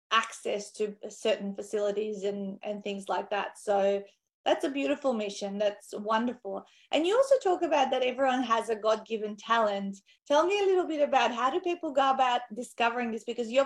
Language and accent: English; North Macedonia; I can imagine, I come from Macedonia and people with disability and special needs over there that they don't have a look into anything